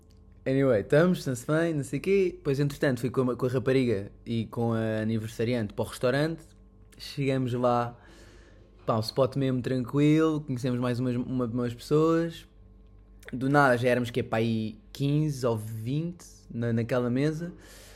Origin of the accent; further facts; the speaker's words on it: Portugal; moved away; eu vim de Portugal, pá, há 5 anos